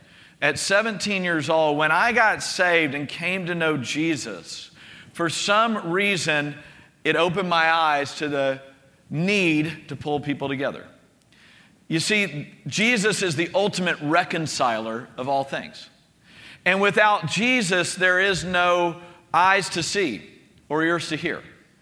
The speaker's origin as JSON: {"language": "English", "town": "Beaumont", "region": "Texas", "country": "United States", "tie": "born or raised there", "also_born_or_lived": "New Haven, Connecticut", "said": "I was born in New Haven, Connecticut, which is the Northeast. My parents are from that area, from the East Coast, and we moved to Beaumont, Texas, Southeast Texas, Cajun country, and country."}